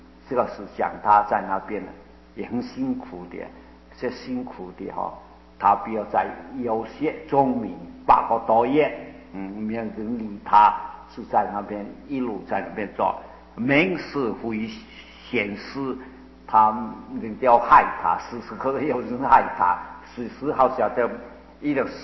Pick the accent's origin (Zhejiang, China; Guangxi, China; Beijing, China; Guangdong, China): Guangdong, China; now in Taiwan; 我是广东人啊